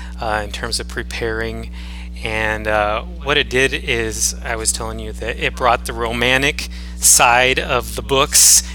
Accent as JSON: {"language": "English", "region": "Oregon", "country": "United States", "tie": "born or raised there", "said": "I'm from Central Oregon, so I grew up hunting and fishing."}